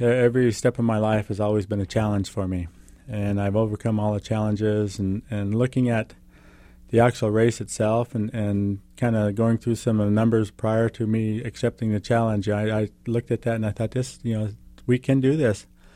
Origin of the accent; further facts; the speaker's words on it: Washington, United States; I'm running for Congress in the 5th Congressional District, born and raised in Eastern Washington. I'm one of you.